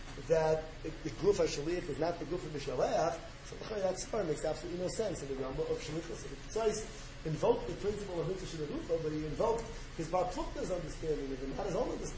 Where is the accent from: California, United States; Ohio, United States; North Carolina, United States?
California, United States; So, I'm from California.